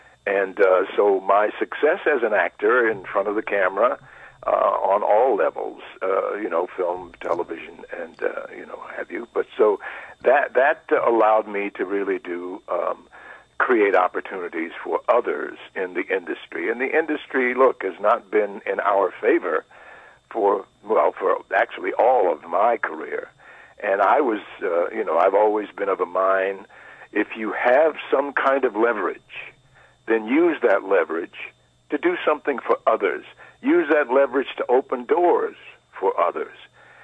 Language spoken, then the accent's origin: English; Washington, District of Columbia, United States; But no, I'm from Washington, D.C. proudly.